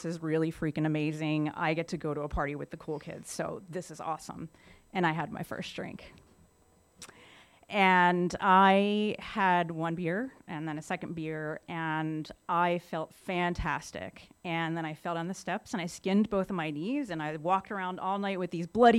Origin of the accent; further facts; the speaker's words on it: Philadelphia, Pennsylvania, United States; I grew up in Philadelphia, by the way.